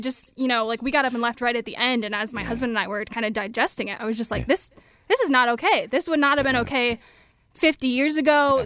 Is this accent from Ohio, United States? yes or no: yes; Ohio, United States; now in Minnesota, United States; I'm from Ohio.